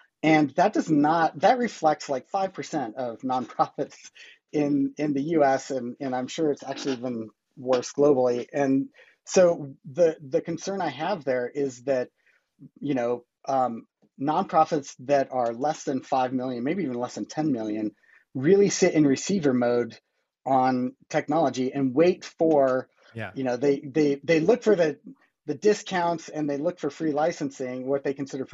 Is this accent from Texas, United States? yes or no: no; Montana, United States; I'm from Montana. We don't trust the government. We think they're going to take our land and our guns up here. So I just grew up in those waters.